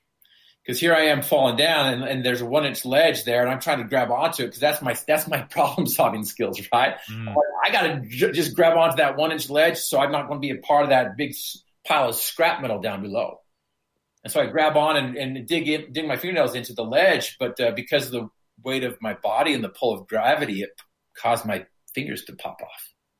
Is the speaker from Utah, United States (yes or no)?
yes; Utah, United States; I was from Northern Utah, and we were doing that barn there.